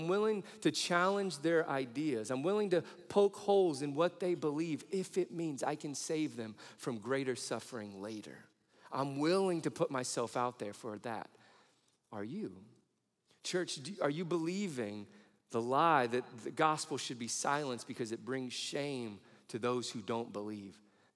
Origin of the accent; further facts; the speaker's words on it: Midwest, United States; the fact I was brought up in the Midwest